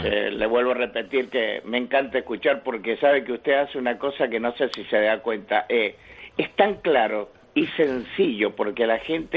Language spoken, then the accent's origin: Spanish; Argentina; now in Canary Islands, Spain; Soy argentino, tengo 70 años, vivo en esta bellísima...